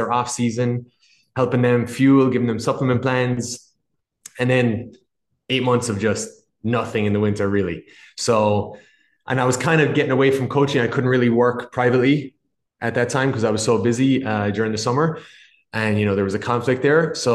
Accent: Ireland; accent: weird halvesy accent; moved away as an adult; also born or lived in Boston, United States; now in United States; I'm hailing from Ireland, so I have this weird halvesy accent. I was born in Boston, so moved back to Ireland very young, lived most of my kind of adolescent life there, and then I ended up moving back here about 5-6 years ago.

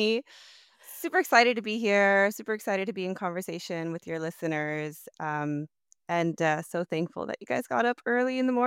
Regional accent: San Diego, California, United States; yeah, I'm from Southeast San Diego, which is in Southern California, of course, raised by my mom and my dad.

